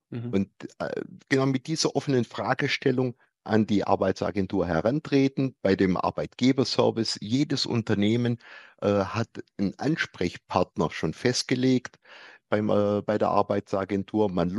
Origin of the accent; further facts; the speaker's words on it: Baden-Württemberg, Germany; und ich bin Schwabe